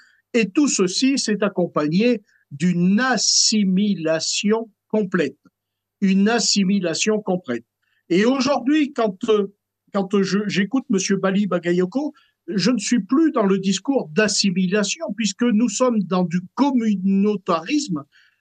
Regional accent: Coudes, Auvergne-Rhône-Alpes, France; born there; dans mon petit village où je suis né, à Coudes, dans le Puy-de-Dôme, qui avait 600 habitants à ce moment-là

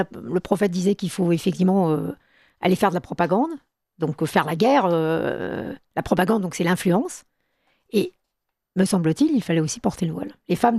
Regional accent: France; On est en France, on vote en France. On est français

